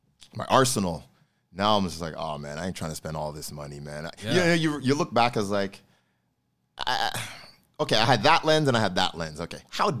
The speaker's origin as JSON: {"language": "English", "country": "Canada", "said": "Now, remember, I'm Canadian. So he gave me $30 US."}